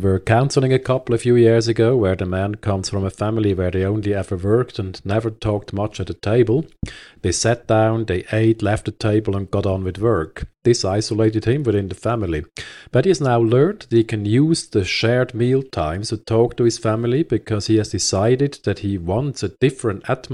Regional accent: Switzerland; first language Swiss German; English is a second language; and I grew up in Switzerland, and I'm a native speaker of Swiss German.

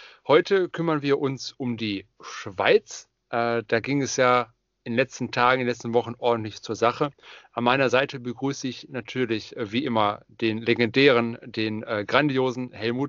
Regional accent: Germany; Also jetzt ich als Deutscher

